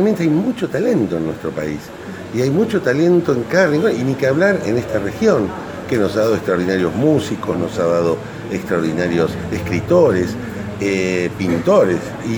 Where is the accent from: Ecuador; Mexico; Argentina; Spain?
Argentina; Buenos Aires; Yo siempre digo que soy un porteño culposo.